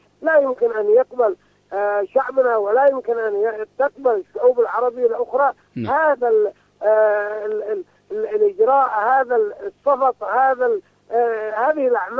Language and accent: Arabic; Yemen; محور المقاومة اليوم الذي نعتز جميعا كيمنيين أننا نتصدر المشهد